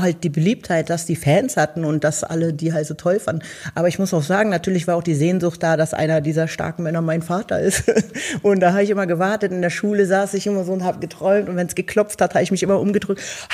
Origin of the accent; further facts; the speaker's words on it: Berlin, Germany; Da war ein Park bei mir um der Ecke. Ich bin in Pankow aufgewachsen.